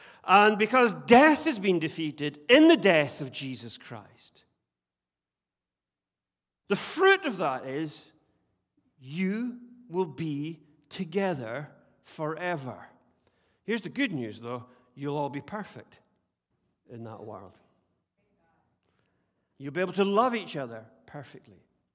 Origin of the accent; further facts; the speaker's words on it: Scotland, United Kingdom; He's English and I'm Scottish.